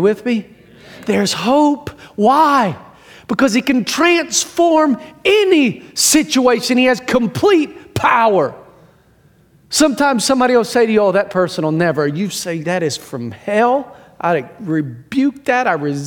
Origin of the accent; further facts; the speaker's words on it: Tennessee, United States; Now, I grew up in East Tennessee.